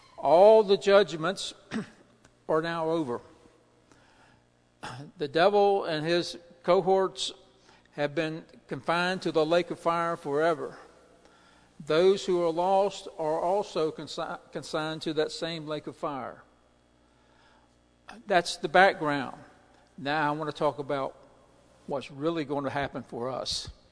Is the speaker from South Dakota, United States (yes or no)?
no; Virginia, United States; I grew up in Tidewater with boats and ships and water and stinky water.